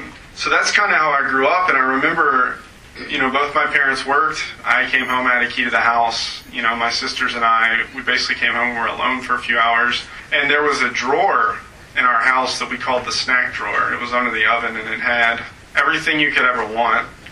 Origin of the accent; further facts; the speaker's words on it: Baton Rouge, Louisiana, United States; I didn't grow up in the Midwest. I grew up in Baton Rouge, Louisiana. I was a middle child of three.